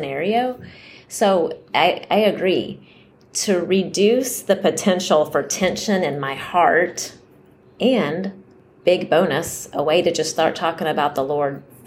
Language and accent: English; United States; There's nothing wrong with me as an American living here